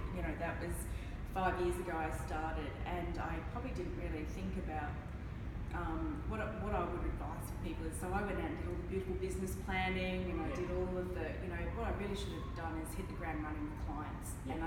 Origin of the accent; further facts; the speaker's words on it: Brisbane, Queensland, Australia; I joined the Air Force when I was 17, I grew up in Brisbane, but I got posted to Williamtown, which I had no idea where it was, at 17